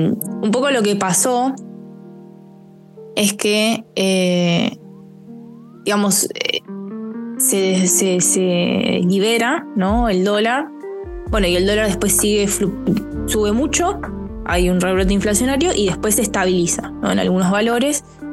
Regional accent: Argentina; lo que nosotros producimos como argentinos y que vendemos al resto del mundo

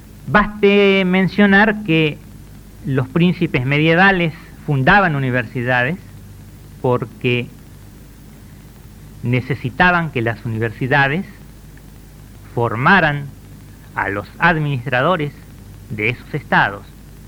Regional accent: Argentina; como científico argentino

